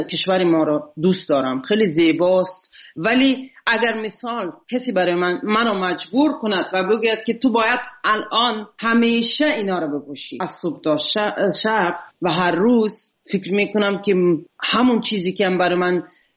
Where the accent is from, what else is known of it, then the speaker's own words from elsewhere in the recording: Tajikistan; moved away; من به تاجیکستان سال 2011 بود. فعلا نه امکاناتش را دارم نه وقتش را. و به این دلیل تا حالا نتونستم به وطنم سفر کنم